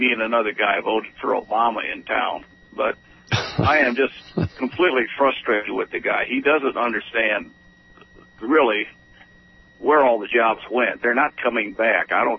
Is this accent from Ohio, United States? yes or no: yes; Toledo, Ohio, United States; Well, I'm not from Kenton. That's why. I'm from Toledo, and I'm a screaming liberal in a town that just has no clue.